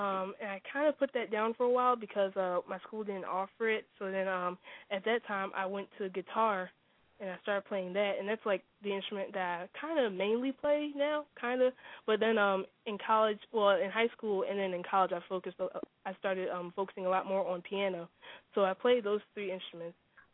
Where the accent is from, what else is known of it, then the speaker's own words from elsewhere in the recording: Brooklyn, New York, United States; also born or lived in Philadelphia; I was born in Philadelphia, but I moved to Brooklyn. Yeah, I moved to Brooklyn when I was about 11. And then just last year I moved to Queens.